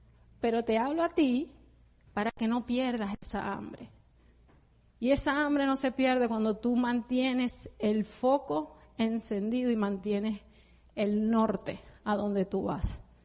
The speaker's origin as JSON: {"language": "Spanish", "country": "Venezuela", "moved": "as an adult", "said": "Nos vinimos de Venezuela aquí, en aquella época, en el 2003, se perdió el enfoque. Ya había un desenfoque en Venezuela y llegamos aquí y perdimos más."}